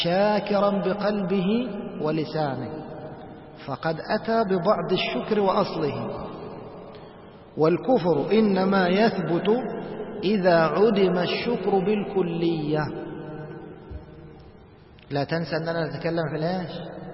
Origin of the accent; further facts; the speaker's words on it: Egypt; وطبعا هذه الجماعة ظهرت عندنا في مصر فأهل مصر أدرى بهم